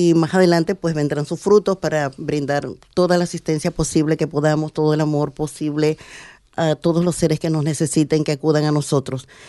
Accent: Venezuela; Me vine de Venezuela con el corazón partido en mil pedazos.

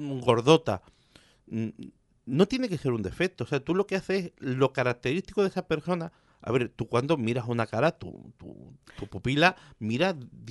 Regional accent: Málaga, Andalusia, Spain; No, yo soy de Málaga.

